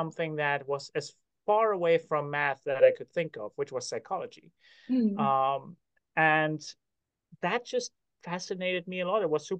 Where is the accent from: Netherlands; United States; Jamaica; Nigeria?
Netherlands; moved away as an adult; So I grew up in the Netherlands, where I lived for the first 24 years of my life